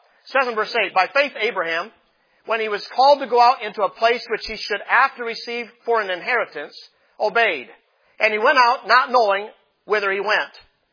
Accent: Iowa, United States; You know, I grew up in winter in Iowa.

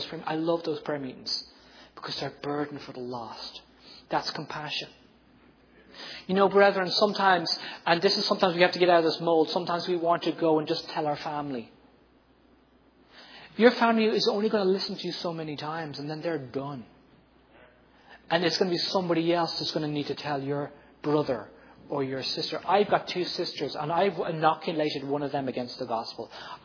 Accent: Dublin, Leinster, Ireland; Dublin. I'm a Dub. I love Dublin. I want to see all these people get saved. I thought, when I come home, I'm Irish.

